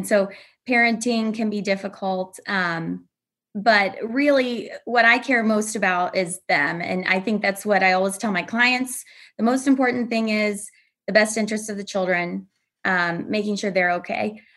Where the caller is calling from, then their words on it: Aurora, Illinois, United States; Aurora, Illinois, a western suburb of Chicago.